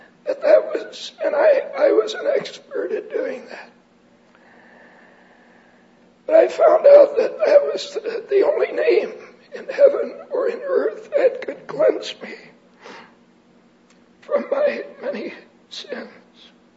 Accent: Salem, Oregon, United States; I grew up in Salem, Oregon.

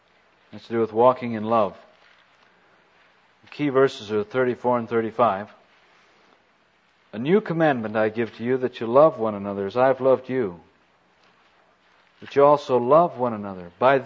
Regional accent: United States; I'm a Christian, I'm an American, I'm a citizen, I'm a taxpayer and a voter and a lot of other things, but I'm not a disciple.

